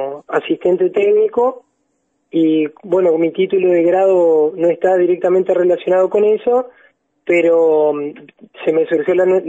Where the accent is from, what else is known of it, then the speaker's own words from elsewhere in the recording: Entre Ríos, Argentina; Yo soy de La Roque y mi estudio, mi carrera de grado la realicé en la UTN de Concepción del Uruguay, en la regional de Concepción del Uruguay.